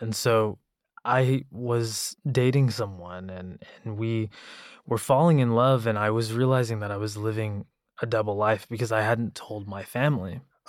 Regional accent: Texas, United States; I grew up in the South, in Texas, and to immigrant parents from India who were very religious.

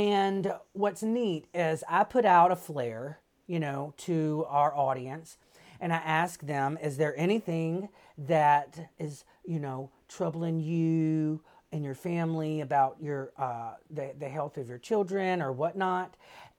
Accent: Mississippi, United States; Now, granted, I am a doofus from Mississippi

